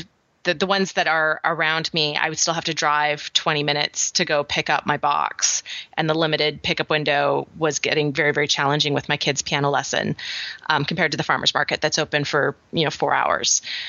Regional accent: Canada; now in United States; My whole I'm becoming American is basically what's happening. And patriotic and all that good stuff. So my Canadianisms are getting more and more watered down as we go

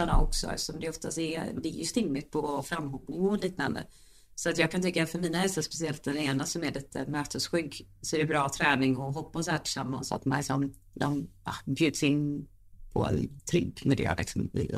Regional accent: Onsala, Halland County, Sweden; Jag är ursprungligen från Onsala, en ort utanför Göteborg.

